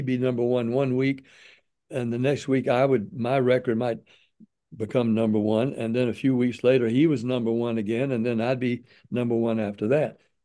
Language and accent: English; Nashville, Tennessee, United States; even though I was from Tennessee, Nashville, he from Memphis, we were almost the same age.